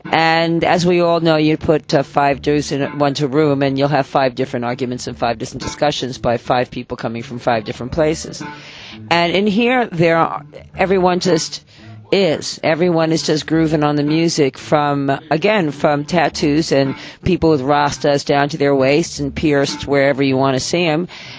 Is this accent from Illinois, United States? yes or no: no; New York, United States; now in Israel; I'm originally from Muncie, New York, which we used to think is upstate until I lived upstate and really realized how close to the city Muncie was.